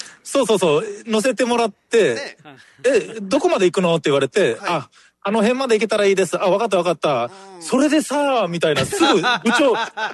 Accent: Okinawa, Japan; 俺、沖縄から来て芸人

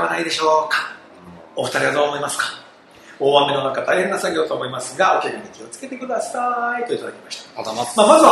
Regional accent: Hiroshima, Japan; accent: Hiroshima dialect; そう、広島の方言が出ちゃったりしてるかもな、もしかしたらな。

